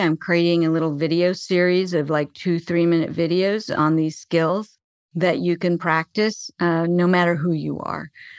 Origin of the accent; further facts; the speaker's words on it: Arizona, United States; But I grew up and I was born in Arizona, and I still live here.